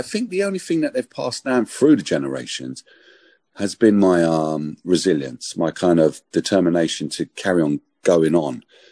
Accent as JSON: {"language": "English", "town": "Hackney", "region": "London", "country": "United Kingdom", "tie": "born or raised there", "said": "When I was growing up in Hackney, I had a really great time."}